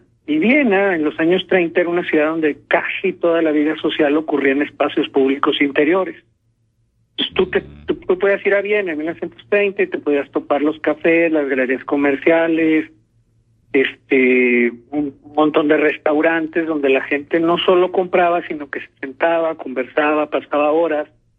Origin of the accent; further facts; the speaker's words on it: Mexico; nosotros como mexicanos somos retecopiones y vamos a pasar lo mismo